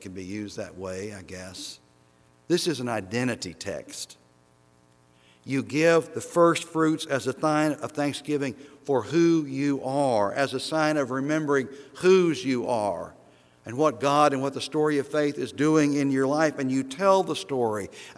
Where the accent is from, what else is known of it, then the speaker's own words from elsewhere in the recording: Oklahoma, United States; I'm from Oklahoma, but my family is from Indiana and England and Germany and North Carolina Cherokee territory.